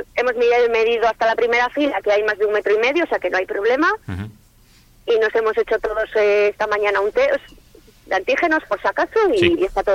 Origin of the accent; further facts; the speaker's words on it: Laredo, Cantabria, Spain; yo porque soy de Laredo y lo veo como más, me impone más actuar en Laredo, porque hay gente que conoces